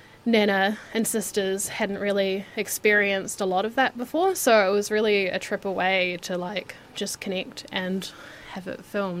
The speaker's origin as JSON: {"language": "English", "town": "Christchurch", "region": "Canterbury", "country": "New Zealand", "said": "I'm from Christchurch originally, so when I came here to study originally, I was driving back like every fortnight."}